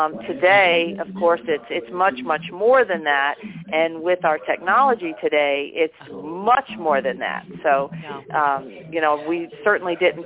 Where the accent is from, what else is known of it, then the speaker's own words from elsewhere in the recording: Homestead, Florida, United States; I was actually born in Homestead, Florida, which is just below Miami, and I was raised in Homestead as well.